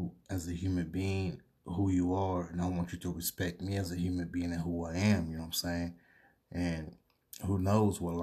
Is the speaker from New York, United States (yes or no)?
no; San Diego, California, United States; I mean, I'm from San Diego, California, straight up. That's all day.